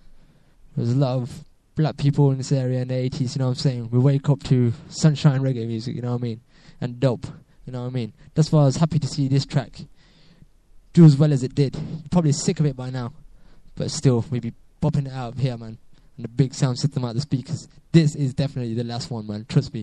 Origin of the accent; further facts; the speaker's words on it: Coventry, West Midlands, United Kingdom; you know I come from Coventry, you know what I'm saying?